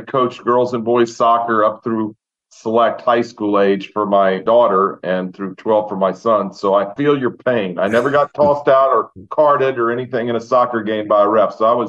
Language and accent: English; Lake Charles, Louisiana, United States; in my hometown of Lake Charles